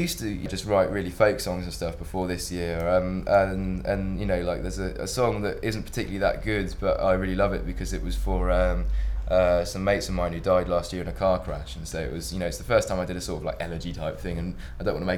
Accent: Buckingham, South East England, United Kingdom; I grew up in Buckingham near Milton Keynes

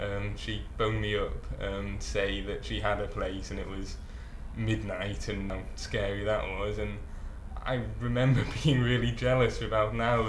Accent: Stoke-on-Trent, West Midlands, United Kingdom; I'm 21 and I'm from Stoke-on-Trent.

